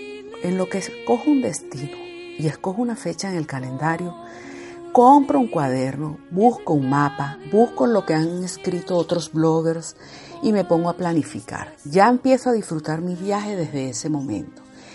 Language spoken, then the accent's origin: Spanish; Venezuela; En el continente suramericano, nosotros somos de Venezuela